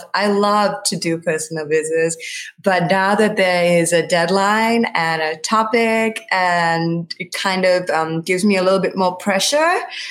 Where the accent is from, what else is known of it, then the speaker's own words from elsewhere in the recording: Sri Lanka; I'm from Sri Lanka originally.